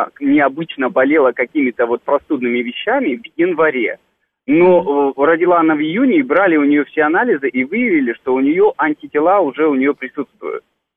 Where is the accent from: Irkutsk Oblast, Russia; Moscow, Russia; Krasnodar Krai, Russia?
Moscow, Russia; Я сам москвич, но мы на даче переживали это все. Это Подмосковье.